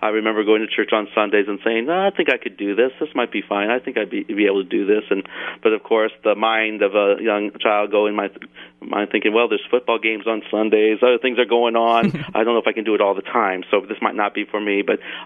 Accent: Peoria, Illinois, United States; I was raised in Peoria, Illinois. I grew up here in the Diocese of Peoria.

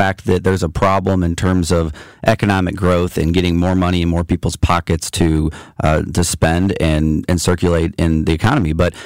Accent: Missouri, United States; you know, I grew up in Missouri, and my parents were natives of St. Louis.

